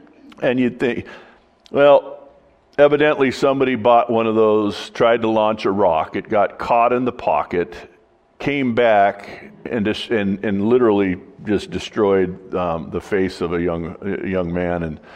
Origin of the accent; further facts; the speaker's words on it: Glendora, California, United States; now in Michigan, United States; when they found out that I moved to Michigan from California, which you would think is a sin